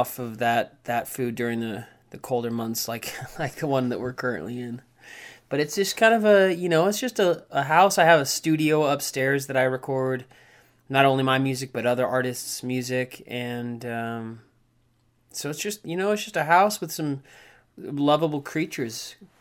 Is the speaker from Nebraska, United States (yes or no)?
yes; Lincoln, Nebraska, United States; And I grew up in Nebraska, in Lincoln, and I sure as hell was not about to move back to Nebraska.